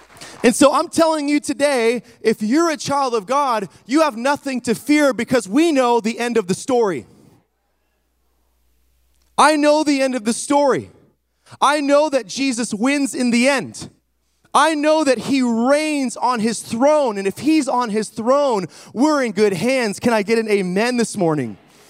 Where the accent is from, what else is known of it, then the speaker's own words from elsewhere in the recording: Washington, United States; now in Texas, United States; We're originally from Washington, and now we're in Texas.